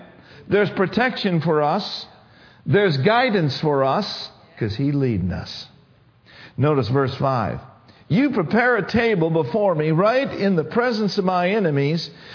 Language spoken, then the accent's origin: English; Minnesota, United States; You know, I grew up in Minnesota, and we drive up to Wisconsin all the time